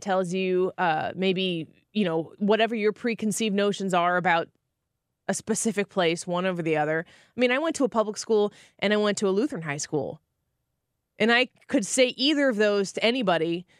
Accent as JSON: {"language": "English", "region": "Illinois", "country": "United States", "said": "You just want to know where I'm from. I'm from the Metro East."}